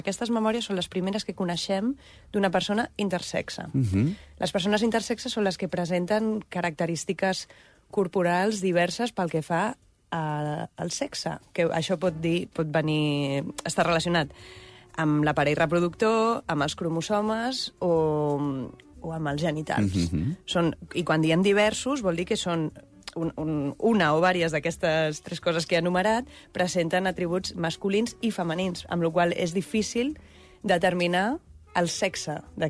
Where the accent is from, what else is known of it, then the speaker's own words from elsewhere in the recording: Barcelona, Catalonia, Spain; also born or lived in London; sóc compositora, sóc de Barcelona, vaig néixer el 1984